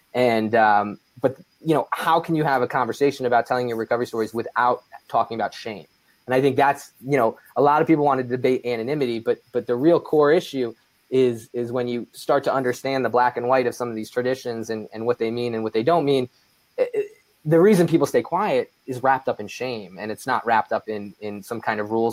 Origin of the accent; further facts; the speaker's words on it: East Coast, United States; coming from the East Coast, I grew up in the East Coast